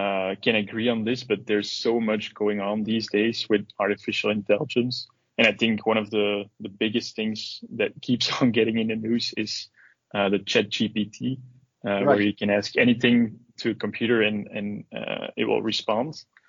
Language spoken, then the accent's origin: English; Antwerp, Flanders, Belgium; I actually was born and raised in Belgium in a town called Antwerp. Basically, I'm a 26-year-old computer engineer.